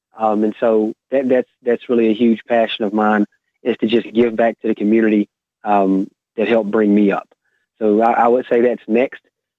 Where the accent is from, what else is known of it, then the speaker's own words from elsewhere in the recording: Van Vleck, Texas, United States; I want to actually go back to my hometown, which is Van Vleck, and I want to help build it up more